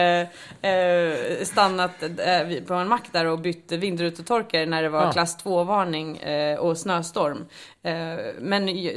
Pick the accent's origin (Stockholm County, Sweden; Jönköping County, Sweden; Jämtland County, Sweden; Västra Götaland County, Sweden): Stockholm County, Sweden; Stockholm; Eftersom jag kommer från Stockholm.